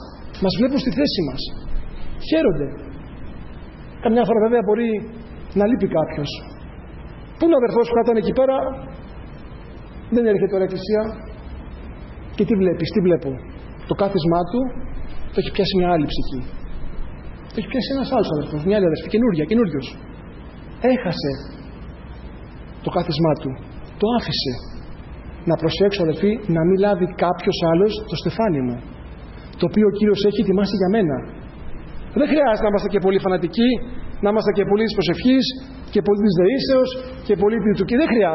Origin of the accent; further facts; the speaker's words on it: Athens, Attica, Greece; επισκέπτομαι καμιά φορά την Αθήνα, κάποιες εκκλησίες εκεί που μεγάλωσα